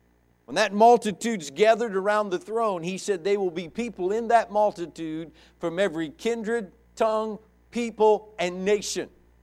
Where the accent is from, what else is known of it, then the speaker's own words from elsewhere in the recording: West Virginia, United States; accent: hillbilly; Hey, listen, I'm from West Virginia. I guarantee you, I live in the north of central West Virginia.